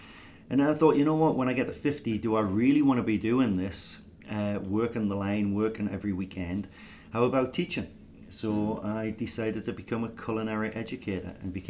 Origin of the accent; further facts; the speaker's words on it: Newcastle upon Tyne, North East England, United Kingdom; But I'm from the northeast of England, a place called Newcastle upon Tyne